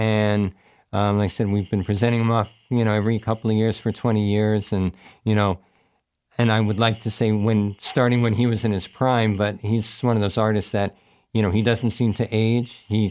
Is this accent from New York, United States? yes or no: yes; New York, United States; now in Capital Region, United States; native New Yorker as well. So, maybe there'll be a New York Living Legacy about me one day. You never know. I'm from the New York area, but I've been up in the Capital Region since 1992.